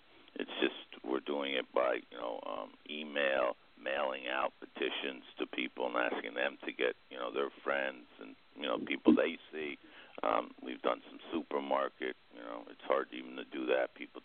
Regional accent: New York, United States; born there; I'm a land owner here in Greene County. I was born in Greene County in the district

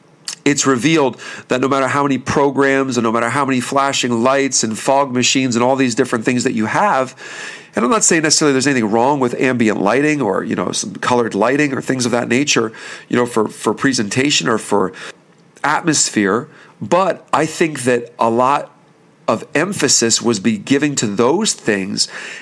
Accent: Bethlehem, Pennsylvania, United States; Again, we're from the Bethlehem, Pennsylvania area, and we know the Moravian heritage well.

